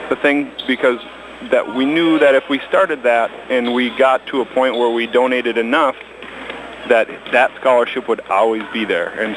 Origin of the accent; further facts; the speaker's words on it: Appleton, Wisconsin, United States; He's from Madison, I'm from Appleton, so we met 7th grade.